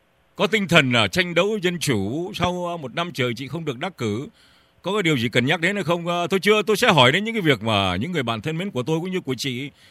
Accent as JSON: {"language": "Vietnamese", "region": "Northern Vietnam", "country": "Vietnam", "tie": "born there", "moved": "yes", "said": "tôi nói tôi là người sinh ra tại miền Bắc và di cư vào trong miền Nam"}